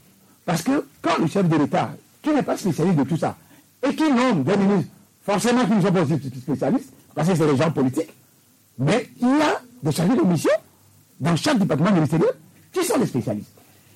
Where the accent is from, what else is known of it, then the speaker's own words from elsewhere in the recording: Togo; Ce ne sont pas les compétences qui manquent chez nous au Togo.